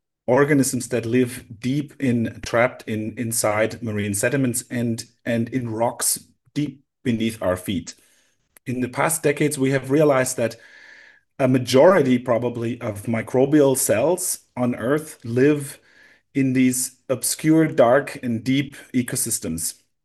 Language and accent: English; Germany; Yeah, so I grew up in Germany and did my undergrad work in nanobiotechnology.